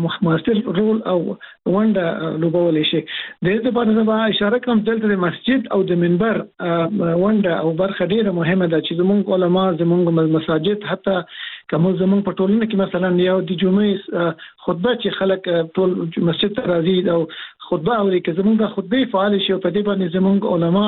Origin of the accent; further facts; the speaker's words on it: Afghanistan; موږ مسلمانان یو په افغانستان کې په دریمه دایره کې موږ افغانان یو